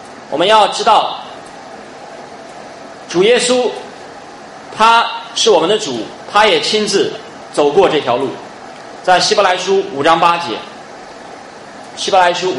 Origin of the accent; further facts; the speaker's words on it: Henan, China; accent: Henan; 最后理的像我们河南话说的那个头发像狗啃的一样